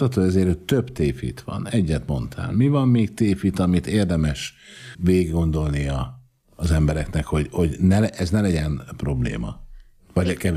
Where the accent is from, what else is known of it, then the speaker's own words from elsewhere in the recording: Miskolc, Borsod-Abaúj-Zemplén, Hungary; én Miskolcon nőttem fel, messze nem volt ennyi állat gyerekkoromban a házakban, mint ma.